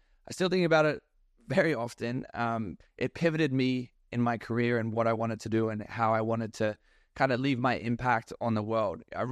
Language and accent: English; Queensland, Australia; Growing up in Australia, I was a bad boy and I did some bad things.